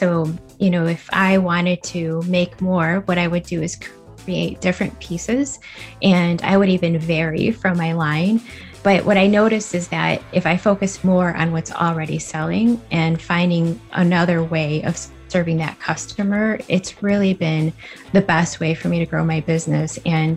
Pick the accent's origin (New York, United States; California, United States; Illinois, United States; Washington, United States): Illinois, United States; West Chicago; I'm from West Chicago, Illinois.